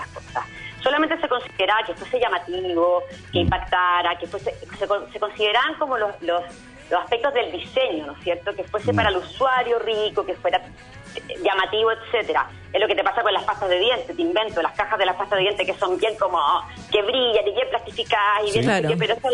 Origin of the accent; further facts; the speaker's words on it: Chile; nosotros como chilenos